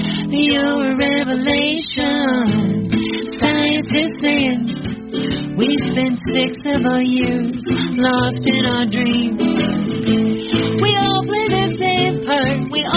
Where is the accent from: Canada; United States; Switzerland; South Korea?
United States; Iowa; I'm from Northwest Iowa, originally right up by the Minnesota border. Uh-huh. So I grew up listening to Prairie Home Companion and all those uptight Northerners. Those are the folks in my hometown. Those are my people.